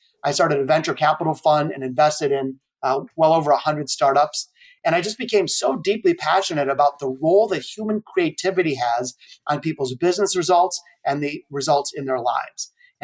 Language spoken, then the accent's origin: English; Detroit, Michigan, United States; I was born in the city of Detroit, and I still live here in Detroit. I'm very proud of my hometown.